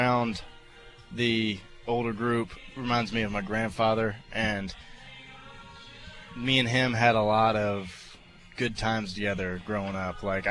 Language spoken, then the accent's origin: English; Mississippi, United States; I know that's interesting considering I'm from Mississippi.